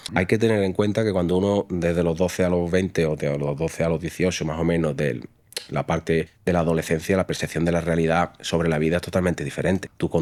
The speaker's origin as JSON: {"language": "Spanish", "town": "San José del Valle", "region": "Andalusia", "country": "Spain", "also_born_or_lived": "Chiclana de la Frontera", "said": "como ya tú acabas de decir, y yo tengo 32 años, vengo de Cádiz, de Chiclana de la Frontera. Bueno, realmente soy de un pueblo que se llama San José del Valle."}